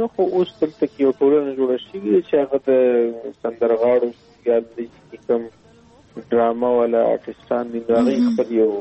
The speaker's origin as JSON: {"language": "Pashto", "region": "Khyber Pakhtunkhwa", "country": "Pakistan", "said": "زه د خیبر جنسي یم، افریدی یم او پاکستان کې اوسېږم."}